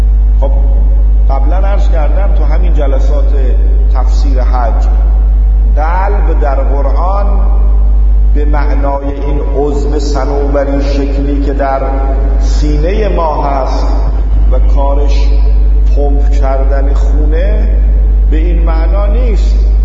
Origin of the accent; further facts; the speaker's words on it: Qom, Iran; انشالله ما تو این شهری اهل قمیم انشالله